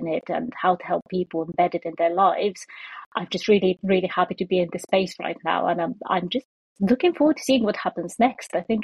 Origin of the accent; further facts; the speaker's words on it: Bulgaria; English is a second language; I'm Bulgarian, I grew up in Bulgaria